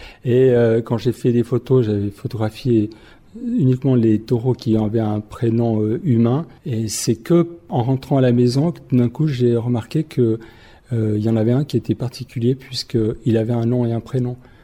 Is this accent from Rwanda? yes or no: no; Switzerland; Je suis suisse et italien. Donc européen aussi, même si la Suisse ne fait pas partie de l'Europe.